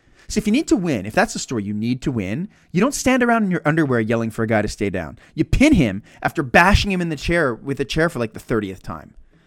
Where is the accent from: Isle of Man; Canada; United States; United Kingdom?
Canada; Montreal, Quebec; I'm from Montreal.